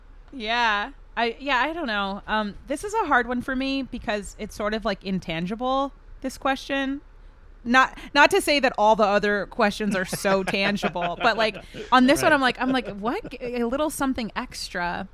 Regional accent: Maryland, United States; I grew up in Maryland, so that's what I'm saying.

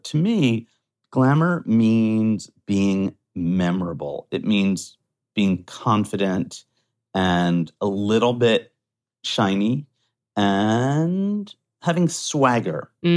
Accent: United States; I am American, obviously

